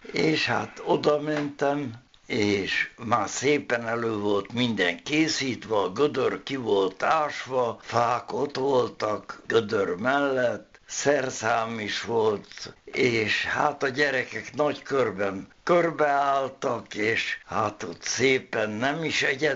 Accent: Gyöngyös, Heves, Hungary; born there; meg Gyöngyösen, ahol születtem

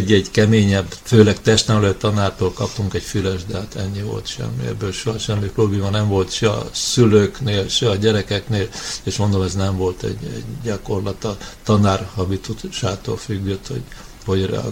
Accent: Budapest, Hungary; 1946-ban születtem Budapesten. Hárman voltunk testvérek, én vagyok a középső. Iskolába Budán jártam, általános iskolába

